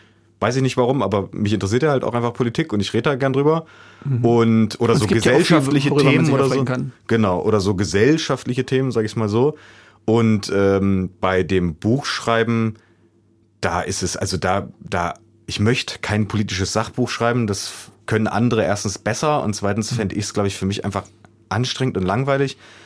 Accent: Saxony-Anhalt, Germany; Also ich schäme mich auch überhaupt nicht dafür, aus Sachsen-Anhalt zu kommen

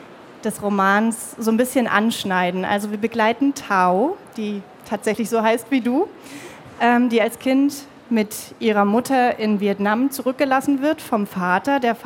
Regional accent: Saxony, Germany; Ich bin 1988 geboren und Großteil meiner Kindheit in Sachsen aufgewachsen.

